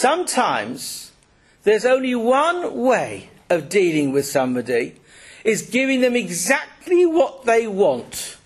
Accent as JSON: {"language": "English", "region": "England", "country": "United Kingdom", "said": "To an extent, I'm English. I was born in England. I'm as English as the guy next door."}